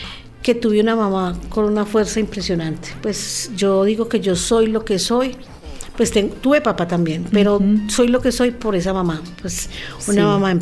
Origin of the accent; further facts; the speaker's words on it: Medellín, Antioquia, Colombia; also born or lived in Barbosa; A los 9 años, de la noche a la mañana, llegó mi papá a la casa en una volqueta y nos empacaron y al otro día amanecí en Medellín.